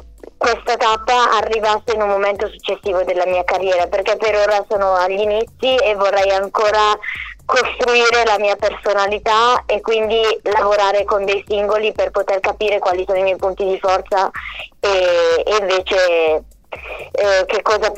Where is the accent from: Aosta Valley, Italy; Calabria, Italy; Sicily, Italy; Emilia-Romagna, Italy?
Aosta Valley, Italy; io vengo più da più su, da un paesino che è al confine proprio con la Francia. Quindi, anche se la Valle d'Aosta sembra piccola da fuori, in realtà ci sono un sacco di cose, e amo molto la mia valle